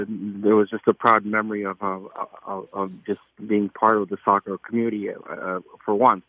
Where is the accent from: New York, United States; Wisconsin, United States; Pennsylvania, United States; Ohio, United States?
New York, United States; New York City; I'm a New Yorker.